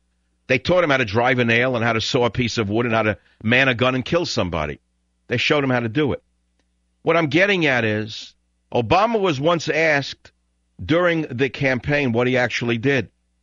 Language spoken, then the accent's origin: English; San Francisco, California, United States; I said, well, I'm going back to my hometown to get some warm weather, San Francisco.